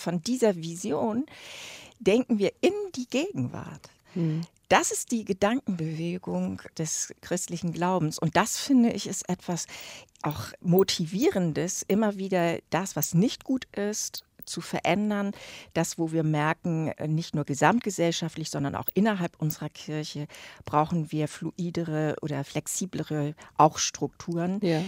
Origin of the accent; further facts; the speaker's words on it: Schleswig-Holstein, Germany; Ich komme aus Dithmarschen und das ist nun wirklich an der Westküste Achterndiek.